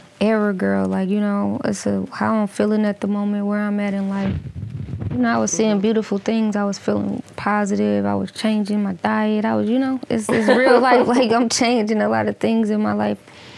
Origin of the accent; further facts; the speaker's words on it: Detroit, Michigan, United States; Because I do want to sound like I'm from Detroit, but, you know, in my own way.